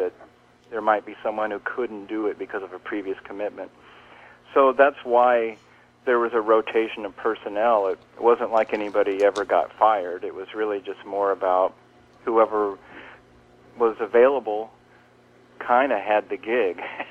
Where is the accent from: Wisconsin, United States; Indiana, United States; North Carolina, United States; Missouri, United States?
Missouri, United States; Kansas City; also born or lived in Bay Area / Los Angeles; now in New York, United States; Kansas City. Yeah, and I moved from Kansas City, actually it was 30 years ago, in July. And I went to California first, to the Bay Area, lived there for about 4 years.